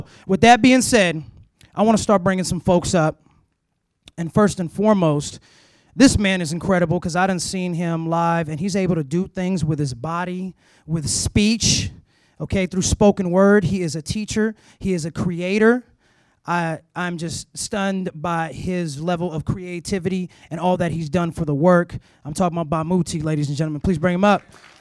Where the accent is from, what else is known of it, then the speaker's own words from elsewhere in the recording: Oakland, California, United States; we from Oakland, California, not San Francisco, we're from Oakland, California. No disrespect, but we from Oakland.